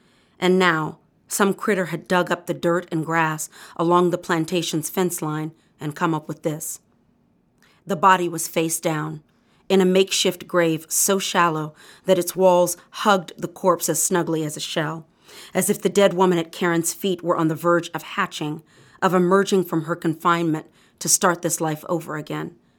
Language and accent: English; the South, United States; I'd never been on a plantation before, even though I am born and raised in the American South.